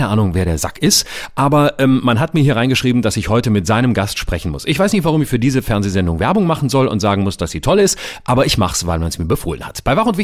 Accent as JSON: {"language": "German", "region": "Baden-Württemberg", "country": "Germany", "said": "Bei mir in Südbaden, wo ich herkomme"}